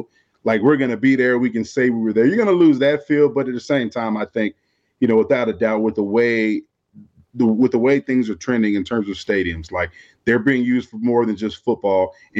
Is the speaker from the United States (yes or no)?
yes; Florida, United States; I'm a guy from Florida, so I hated bear weather because it was snow, rain, sleet, or whatever, the wind.